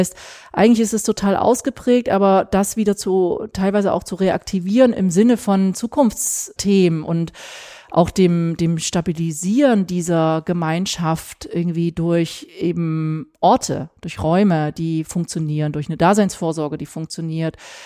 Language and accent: German; Gera, Thuringia, Germany; born there; ich bin in Gera geboren. Das ist eine Stadt, die war mal 135.000 Einwohnende groß, hatte eine starke Druckindustrie, also eine Modedruckindustrie.